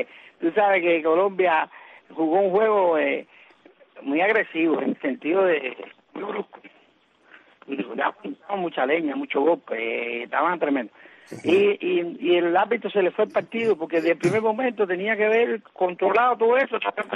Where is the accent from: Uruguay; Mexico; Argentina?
Argentina; Danielito y yo somos argentinos